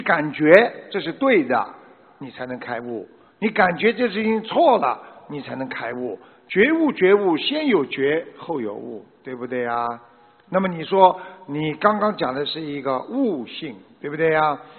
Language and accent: Chinese; China; 所以我们中华民族源远流长，所以我们中国人真的是这个很有志气啊